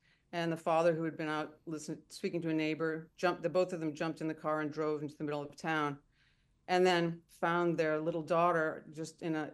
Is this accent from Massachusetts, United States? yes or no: yes; Belmont, Massachusetts, United States; I grew up in Belmont, as you said, and Belmont actually has quite a large Mormon community.